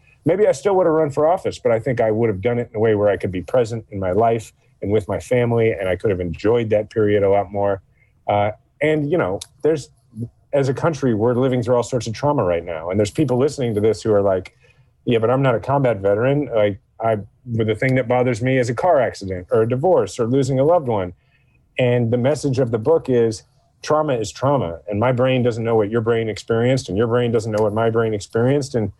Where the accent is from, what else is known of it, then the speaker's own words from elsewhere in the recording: Kansas City, United States; I'm from Kansas City. I was in the military. I grew up, my dad was a cop.